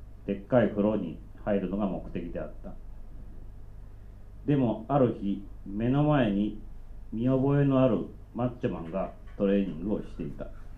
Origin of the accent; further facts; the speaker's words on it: Yokohama, Kanagawa, Japan; 横浜から来ました